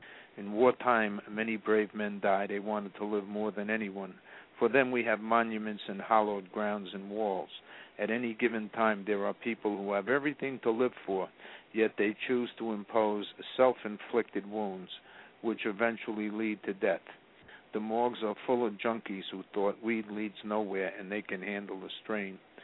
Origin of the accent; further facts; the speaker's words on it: New York City, New York, United States; When I was growing up in Washington Heights, now the drug center of New York City, yuppies used to come over to George Washington Bridge to buy their drugs.